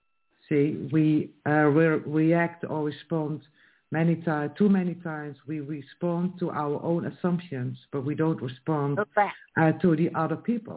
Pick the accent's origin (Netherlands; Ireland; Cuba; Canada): Netherlands; English is a second language; I am from the Netherlands. I still live in the Netherlands, and I work as a volunteer in a Dutch prison system